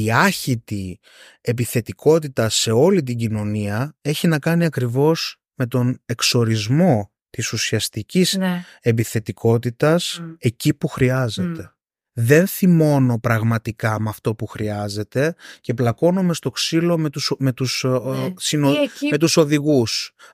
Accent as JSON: {"language": "Greek", "country": "Greece", "said": "εμείς κλασικά ως Έλληνες μιλούσαμε έντονα και υπερβολικά"}